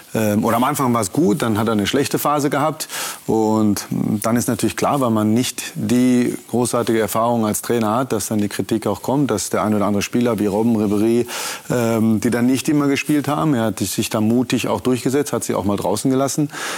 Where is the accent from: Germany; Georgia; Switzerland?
Germany; Dortmund, North Rhine-Westphalia; born there; Ich bin gebürtiger Dortmunder